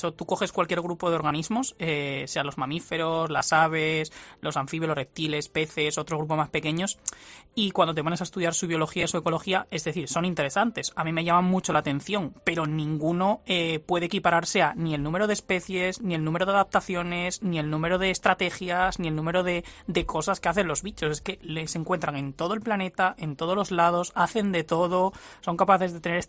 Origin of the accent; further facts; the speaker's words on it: Asturias, Spain; yo me he criado en el campo, yo soy de Asturias y a fin de cuentas pues me he criado en un pueblo en el que a fin de cuentas son 9 habitantes, como quien dice, en medio del monte, no hay prácticamente nada.